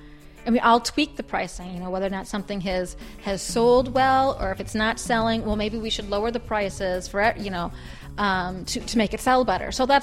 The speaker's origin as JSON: {"language": "English", "region": "Wisconsin", "country": "United States", "tie": "born or raised there", "said": "I grew up always interested in Africa or the exotic other. I grew up in Wisconsin. I lived with a family, my family, who never traveled. We never went anywhere."}